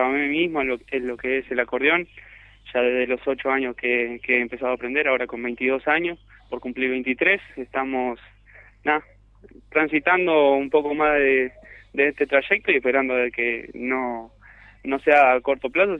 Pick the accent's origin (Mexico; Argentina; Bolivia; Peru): Argentina; Herrera, Entre Ríos; nuestro pueblo, de Herrera, del departamento Uruguay